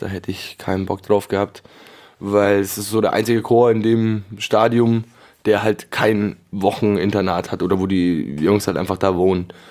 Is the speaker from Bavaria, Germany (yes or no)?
yes; Munich, Bavaria, Germany; born there; Ich bin in München geboren. Mein Papa lebt auch hier schon ewig, der kommt eigentlich aus Österreich. Meine Mama ist auch in München geboren.